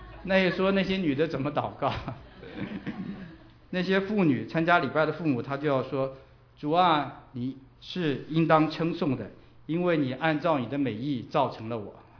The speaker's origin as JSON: {"language": "Chinese", "country": "China", "said": "万般皆下品，唯有读书高，我们中国人不是这么说吗？"}